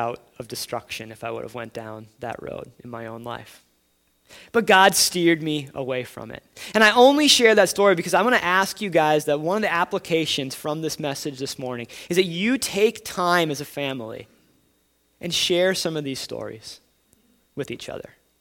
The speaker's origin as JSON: {"language": "English", "region": "Wisconsin", "country": "United States", "tie": "born or raised there", "said": "many of you know that I'm from Wisconsin, I grew up just the hugest Wisconsin Badger fan."}